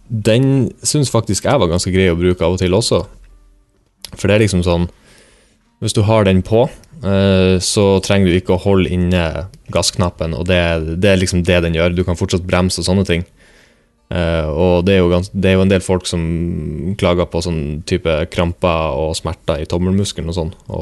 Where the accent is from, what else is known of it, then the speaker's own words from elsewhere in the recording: Bodø, Nordland, Norway; Nå har jeg vært hjemme i Bodø nå.